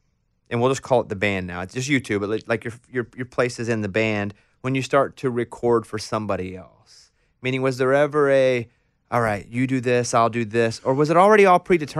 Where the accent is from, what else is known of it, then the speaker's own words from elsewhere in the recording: Arkansas, United States; I grew up in Arkansas, in a very rural town in Arkansas.